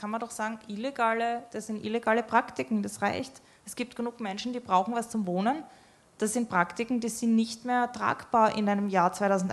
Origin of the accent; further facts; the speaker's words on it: Graz, Styria, Austria; Also ich verstehe überhaupt nicht als Grazerin, wie das überhaupt möglich sein kann